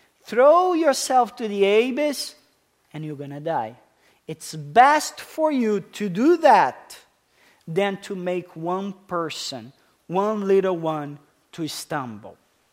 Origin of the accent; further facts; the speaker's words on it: Canada; God, I am from Canada. Healthcare for all, housing for all, food for all, job for all, vacation for all.